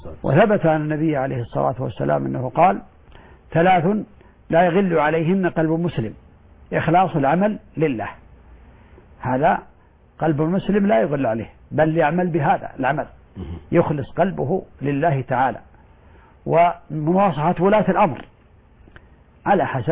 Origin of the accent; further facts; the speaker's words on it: Saudi Arabia; لكن الحرج أن يكون إنسان في بلده مثلا عندنا في السعودية مثلا يلبس لباس شهرة